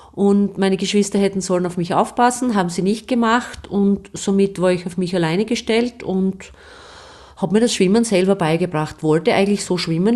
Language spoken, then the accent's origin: German; Styria, Austria; Ich bin in Stallauf bei Steins aufgewachsen